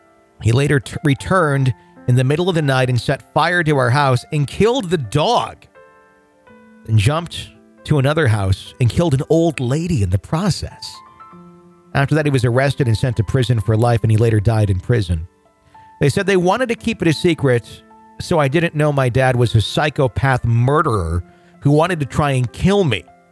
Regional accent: India; probably came from India, where I come from

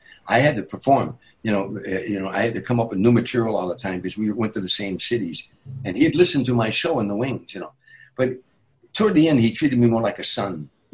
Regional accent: Chicago, Illinois, United States; They grew up in the streets of South Philadelphia and New York and New Jersey, and I grew up in Chicago. You know, we're neighborhood guys.

